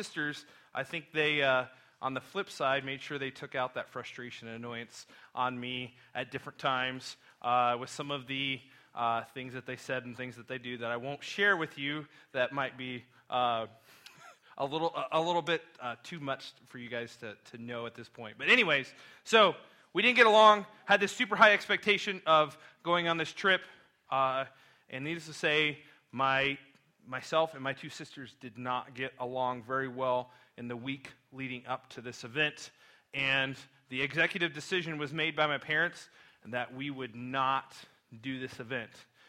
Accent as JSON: {"language": "English", "town": "Denver", "region": "Colorado", "country": "United States", "tie": "born or raised there", "said": "I grew up in Denver, and they had this special event where they were kind of inaugurating the introduction of Amtrak to the Denver area."}